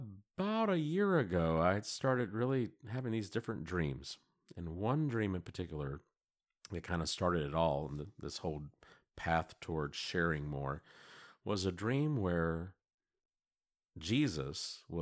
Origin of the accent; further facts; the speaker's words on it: Texas, United States; Well, I'm from the Central Texas area, born and raised